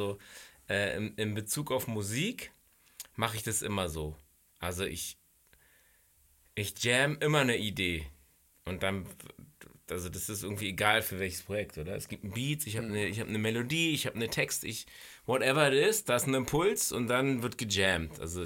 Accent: Berlin, Germany; ich bin Berliner, ich bin mit dem Grips-Theater groß geworden

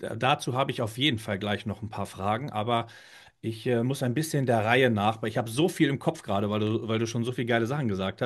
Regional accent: Northern Germany, Germany; ich komme ja aus dem Norden.

